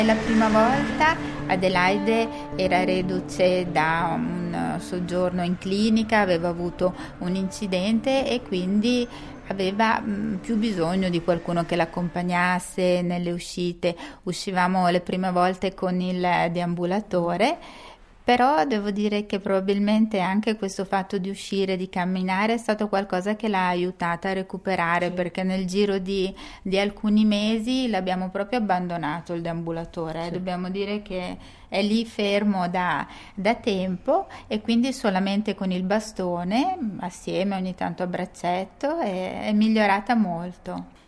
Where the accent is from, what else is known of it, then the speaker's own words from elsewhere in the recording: Lugano, Ticino, Switzerland; Sono nata e cresciuta a Lugano, ho sempre lavorato